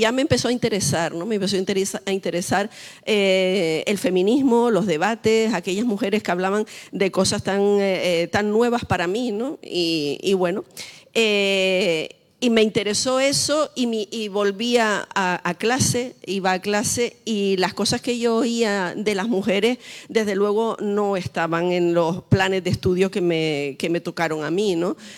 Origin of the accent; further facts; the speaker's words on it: Las Palmas, Canary Islands, Spain; Yo llegué a la Universidad de La Laguna, yo soy de Las Palmas, aunque no se me note mucho ya. Yo llegué en el año 80 a estudiar historia